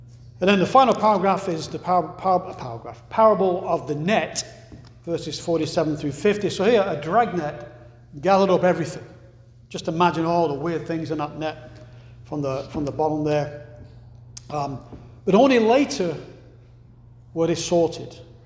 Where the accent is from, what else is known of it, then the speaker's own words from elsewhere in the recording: England, United Kingdom; moved away; in my hometown, back in England, there's been at least two hoards of Roman coins that were found buried in the ground.